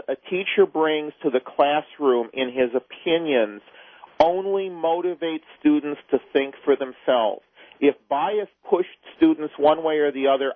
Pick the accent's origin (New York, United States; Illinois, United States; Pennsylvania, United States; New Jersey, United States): Illinois, United States; I grew up in Kane County, Illinois, which is like home of Dennis Hastert. Very, very Republican.